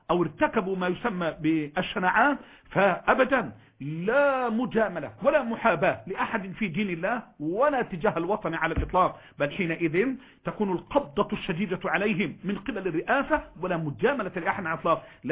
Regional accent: Egypt; فأنا مصري أرى بلدي تحترق

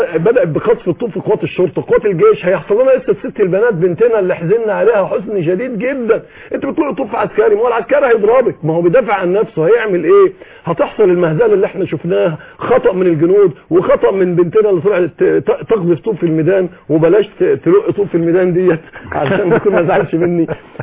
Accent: Egypt

